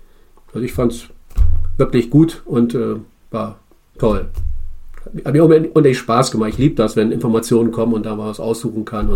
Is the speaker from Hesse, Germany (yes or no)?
no; Bremen, Germany; ich komme aus Bremen